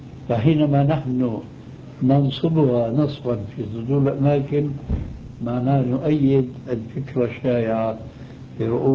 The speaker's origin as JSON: {"language": "Arabic", "town": "Damascus", "region": "Damascus Governorate", "country": "Syria", "said": "دمشقي آني"}